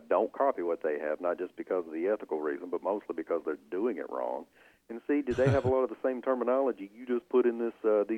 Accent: Tennessee, United States; but man, I'm born and raised in Middle Tennessee, we say niche.

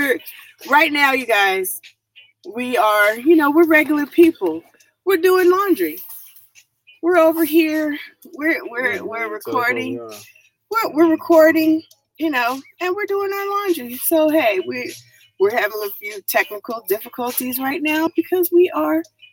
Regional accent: West Coast, United States; So I'm from the West Coast.

